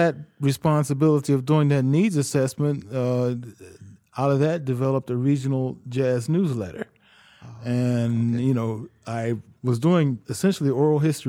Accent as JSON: {"language": "English", "town": "Cleveland", "region": "Ohio", "country": "United States", "tie": "born or raised there", "said": "I grew up in Cleveland, Ohio."}